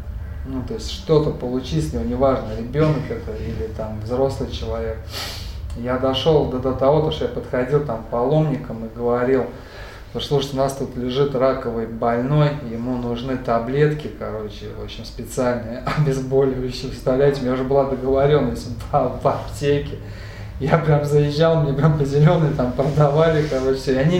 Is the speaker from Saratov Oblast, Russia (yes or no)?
yes; Saratov, Saratov Oblast, Russia; Я сам родом из Саратова, вот, и приехал я домой туда.